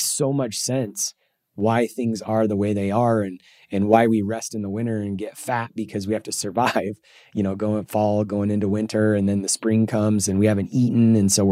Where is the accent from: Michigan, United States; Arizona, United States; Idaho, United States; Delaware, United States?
Idaho, United States; In fact, I grew up in Idaho and you know, the potato farms everywhere.